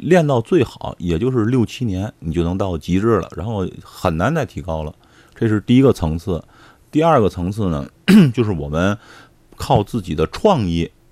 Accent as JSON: {"language": "Chinese", "region": "Tianjin", "country": "China", "said": "现在天津正处于在灾难之中，其实这种玉石有的时候也能反映出来我们天津人的一些个特性"}